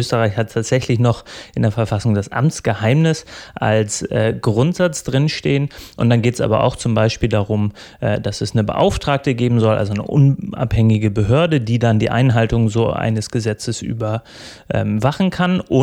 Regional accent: North Germany, Germany; Also meine Einschätzung als Piefke aus dem Norden

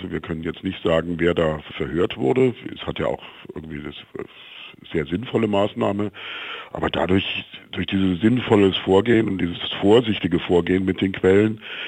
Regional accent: West Germany, Germany; Das wusste ich, ich bin Westdeutscher, in dem Maße überhaupt nicht.

